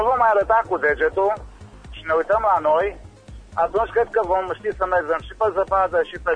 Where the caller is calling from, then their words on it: Timișoara, Timiș County, Romania; noi românii, că și eu sunt român